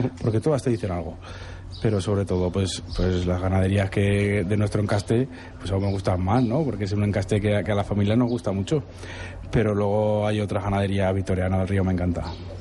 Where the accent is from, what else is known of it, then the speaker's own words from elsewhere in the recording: Aragon, Spain; Oye, es que mi tierra, macho.